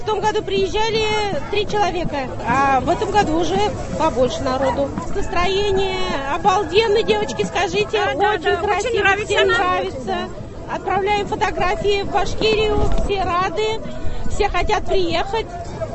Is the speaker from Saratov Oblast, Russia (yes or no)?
no; Ufa, Bashkortostan, Russia; Мы приехали из Башкортостана, город Уфа.